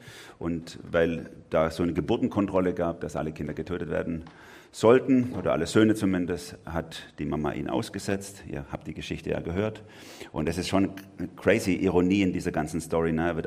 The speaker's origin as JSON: {"language": "German", "region": "Baden-Württemberg", "country": "Germany", "said": "als ich nach Baden gezogen bin. Ich bin ja eigentlich Schwabe von Haus aus"}